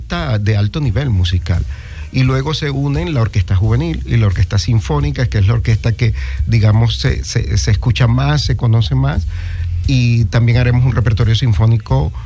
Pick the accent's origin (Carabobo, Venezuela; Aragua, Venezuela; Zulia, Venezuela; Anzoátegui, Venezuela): Aragua, Venezuela; Maracay; me llevaron a Caracas, porque yo soy de Maracay, ¿no? De una de las provincias de Venezuela.